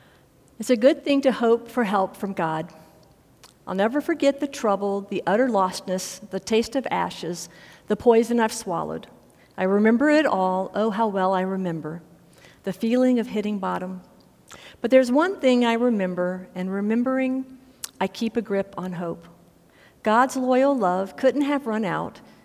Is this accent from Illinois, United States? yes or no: no; Lake Charles, Louisiana, United States; See, Lake Charles, Louisiana is my hometown.